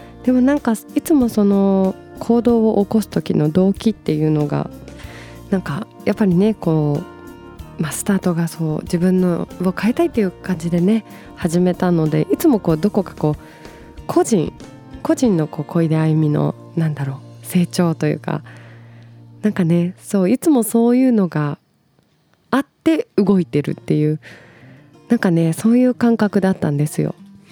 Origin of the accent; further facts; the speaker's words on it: Hamamatsu, Shizuoka, Japan; 地元静岡の、まあ、浜松市になるんですけどね、